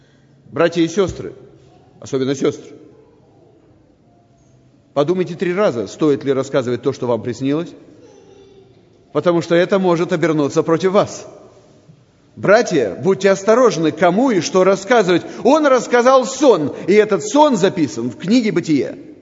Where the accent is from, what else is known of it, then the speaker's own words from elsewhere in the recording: Chișinău, Moldova; Я воспитан в молдавском контексте, родился и вырос в Кишиневе, там несу служение, но говорю по-русски.